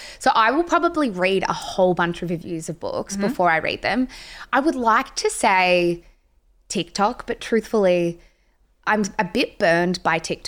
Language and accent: English; Sandringham, Victoria, Australia; I grew up in Sandringham.